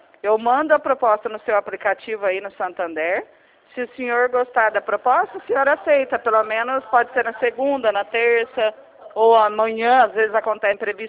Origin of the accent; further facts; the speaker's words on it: Mogi Guaçu, São Paulo, Brazil; eu sou de Mogi Guaçu